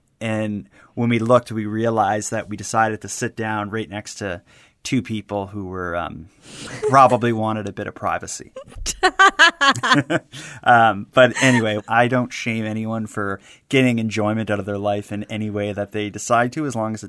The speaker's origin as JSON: {"language": "English", "town": "Halifax", "region": "Nova Scotia", "country": "Canada", "tie": "born or raised there", "said": "a case from my hometown of Halifax"}